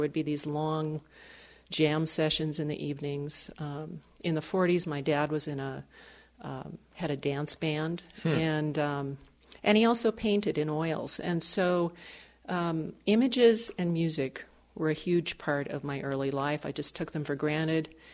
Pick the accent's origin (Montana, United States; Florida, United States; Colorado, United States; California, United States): Montana, United States; I grew up on the High Line. There was a little town called Inverness. I don't think it's even on the map anymore so much. And I grew up 20 miles south of there, near the Marias River. So it was an entirely rural existence.